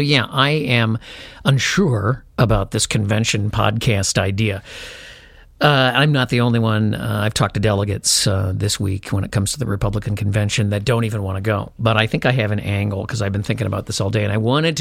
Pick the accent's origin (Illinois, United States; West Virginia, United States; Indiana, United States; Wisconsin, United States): Illinois, United States; Chicago; now in Minnesota, United States; I'm from Chicago, I really didn't have much of an interest in Minnesota history.